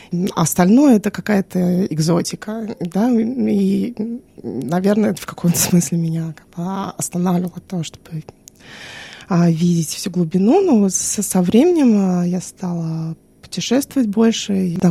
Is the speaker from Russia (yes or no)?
yes; Moscow, Russia; я из Москвы, я родилась, выросла в Москве, но мои родители из России, из Украины.